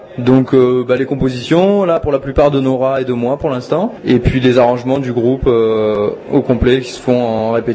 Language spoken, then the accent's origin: French; Nîmes, Occitanie, France; moi je suis de Nîmes